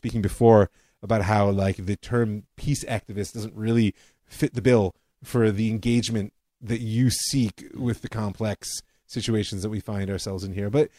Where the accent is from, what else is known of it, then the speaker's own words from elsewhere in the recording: Ohio, United States; But I grew up in Ohio, for goodness sake.